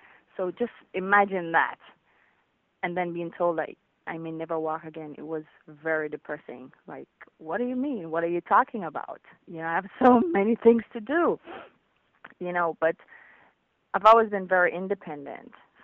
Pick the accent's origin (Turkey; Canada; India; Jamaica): Jamaica; now in Florida, United States; Yeah, I moved from Jamaica around the same time I did … because I kept going back and forth, and it was just too much. So I migrated to the U.S.